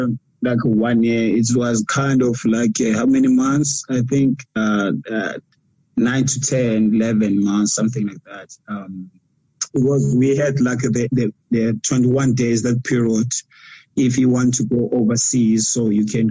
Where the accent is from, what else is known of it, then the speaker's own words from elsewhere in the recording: South Africa; now in Japan; It's tough for us as South African players, you know.